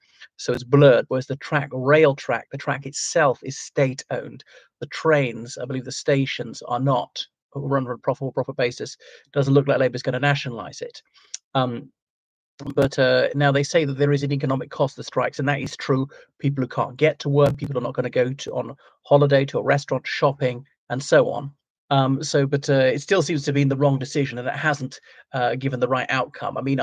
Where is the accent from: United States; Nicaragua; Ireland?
Ireland; from Ireland, so welcome back to my channel again